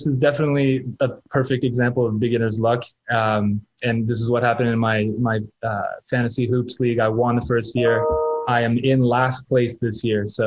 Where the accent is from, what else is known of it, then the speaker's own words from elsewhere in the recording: Montreal, Quebec, Canada; born there; I was born in Montreal.